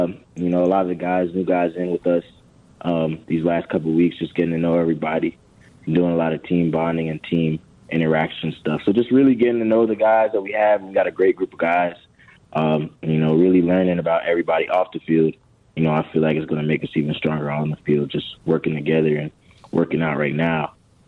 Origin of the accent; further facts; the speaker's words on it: Florida, United States; I love the heat because I'm from Florida